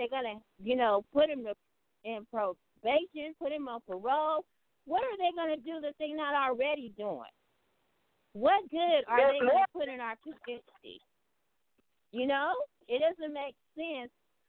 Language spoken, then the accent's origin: English; Fresno, California, United States; growing up in Fresno, you know, Fresno, being on the West Side, going to Edison, and being a college graduate with a degree